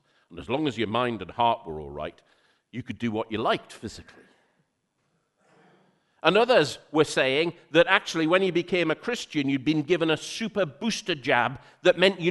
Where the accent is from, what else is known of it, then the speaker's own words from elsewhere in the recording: North East England, United Kingdom; accent: Geordie; Just recently been in the Northeast, and that's probably why a little bit my Geordie accent's come out a little bit more this time.